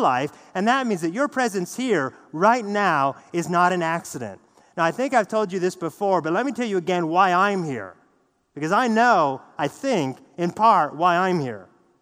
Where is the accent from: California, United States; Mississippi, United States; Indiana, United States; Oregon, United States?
Oregon, United States; I grew up in Oregon. I go to the University of Oregon.